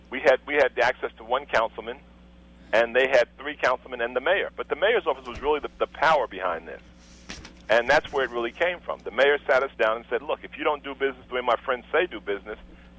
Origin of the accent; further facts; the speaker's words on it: New York, United States; we came from New York, so we're not used to people just coming up to you and telling you, give me your money or else.